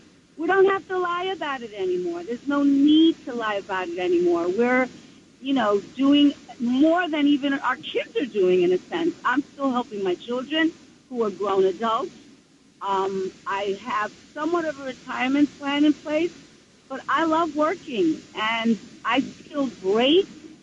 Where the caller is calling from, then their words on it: New Jersey, United States; I am calling from Bergen County, New Jersey.